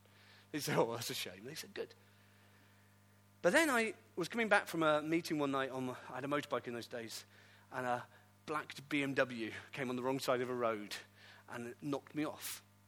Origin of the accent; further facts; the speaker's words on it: Wales, United Kingdom; also born or lived in Manchester, England; And so I always say, "Oh, I'm Welsh. I'm Welsh." And so I grew up with this. I'm Welsh. I'm Welsh. But I never kind of thought we'd ever come and live here.